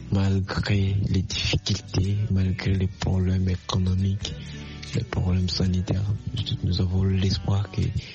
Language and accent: French; Bukavu, South Kivu, DR Congo; Je suis congolais de la province du Sud Kivu, dans la ville de Bukavu.